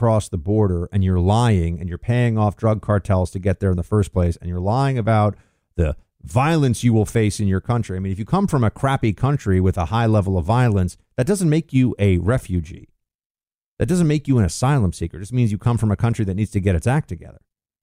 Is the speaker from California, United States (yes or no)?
no; New York, United States; Look, I grew up in New York. Central Park has a special resonance with me.